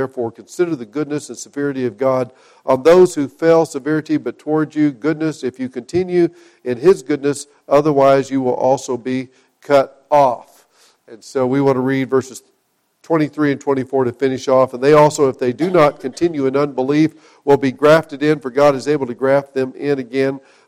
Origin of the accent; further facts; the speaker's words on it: Oklahoma, United States; I had a grapevine in my yard when I was a kid growing up in Oklahoma.